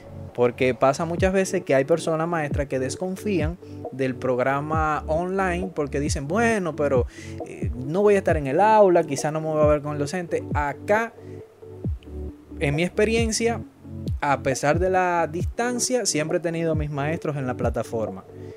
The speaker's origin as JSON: {"language": "Spanish", "town": "Santiago", "region": "Santiago Metropolitan Region", "country": "Chile", "said": "sí, soy de Santiago."}